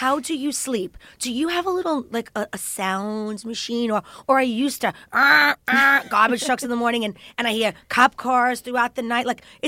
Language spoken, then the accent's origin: English; Brooklyn, New York, United States; I grew up in Brooklyn, so I'm kind of used to... I mean, it wasn't as quiet as Jersey